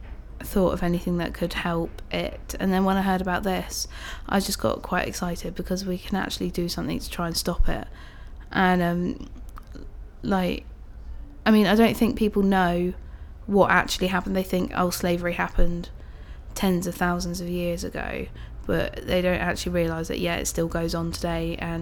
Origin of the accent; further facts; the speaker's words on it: Haslemere, South East England, United Kingdom; I am 18, and I come from Hazelmere, Surrey.